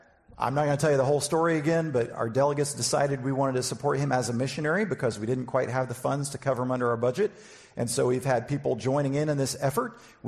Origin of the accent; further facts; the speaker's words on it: Omaha, Nebraska, United States; I mean, someone already mentioned that I'm from the United States. I'm from Omaha.